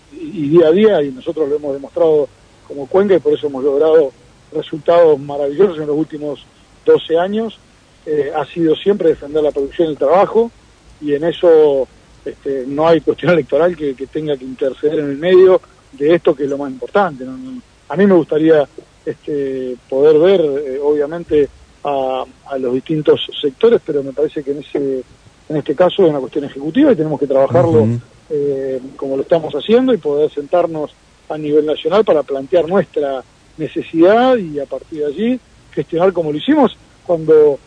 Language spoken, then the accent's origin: Spanish; Patagonia, Argentina; Lo celebramos como argentinos y como patagónicos